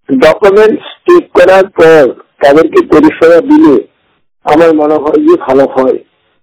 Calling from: West Bengal, India; আমি পশ্চিমবঙ্গের থেকে

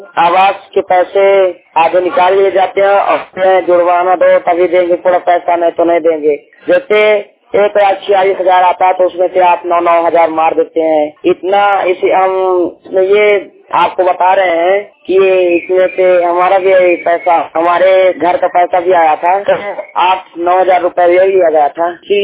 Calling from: Budhwa, Madhya Pradesh, India; मैं ग्राम झुरिया पोस्ट बुढ़वा थाना बांसागर तहसील रेवाड़ी जिला सदर मध्य प्रदेश से बात कर रहा हूँ।

